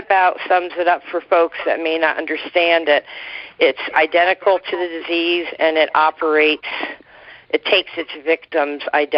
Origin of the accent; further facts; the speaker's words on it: New Jersey, United States; moved away as an adult; now in Argyle, United States; when we moved, my husband and I moved up here in 79 from New Jersey to Argyle, New York